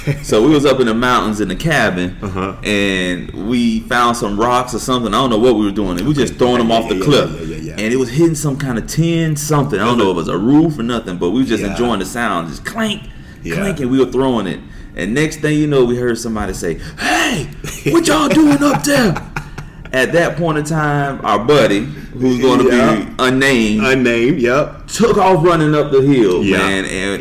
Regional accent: Vero Beach, Florida, United States; now in Orlando, United States; Born and raised in Vero Beach, Florida. For those who know Gifford, I'm born over the railroad tracks, you know. I'm currently living in Orlando, Florida.

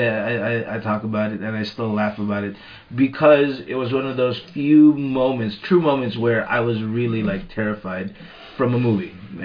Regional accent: Philippines; I'm from the Philippines

